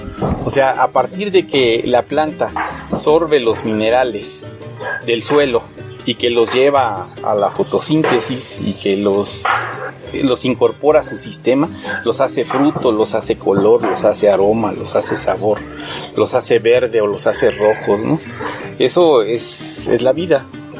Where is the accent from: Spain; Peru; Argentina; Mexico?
Mexico; San Nicolás Totolapan, Mexico City; soy originario de San Nicolás Totolapan.